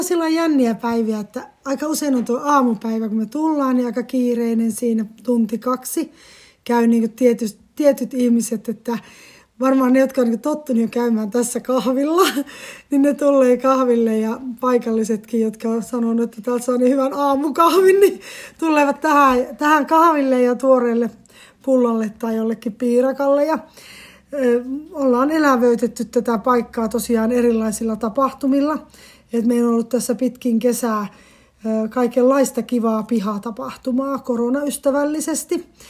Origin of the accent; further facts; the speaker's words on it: Lahti, Päijät-Häme, Finland; Ja mie on Lahdesta kotoisin, tai nykyään asutaan Lahdessa ja täällä ollaan Kaamasessa mökkiläisinä.